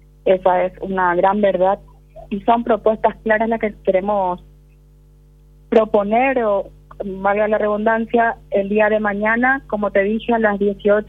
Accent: Paraguay; en nosotros como paraguayos

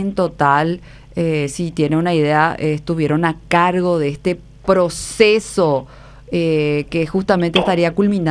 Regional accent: Paraguay; nosotros como paraguayos, hace rato ya queríamos contemplar

